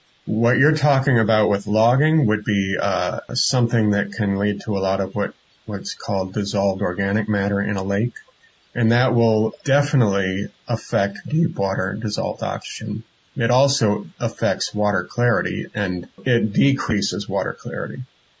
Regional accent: Northeast, United States

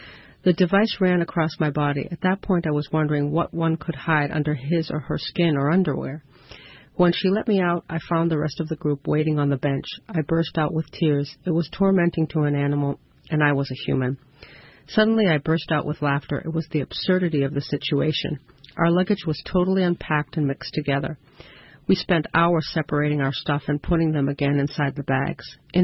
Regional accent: Palestine; Dear world, I'm a Palestinian. I was born in Palestine, and since then I have lived there.

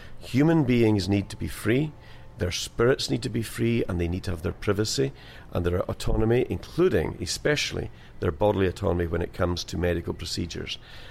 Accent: Scotland, United Kingdom; And I'm a Scottish Highlander, but, I am British as well.

